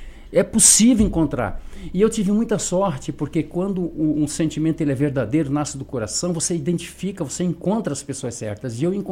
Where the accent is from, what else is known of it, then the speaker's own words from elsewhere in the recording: Santana, Brazil; born there; eu tenho 30 anos de vida pública, eu tenho uma história dentro de Uruçanga, eu nasci em Santana.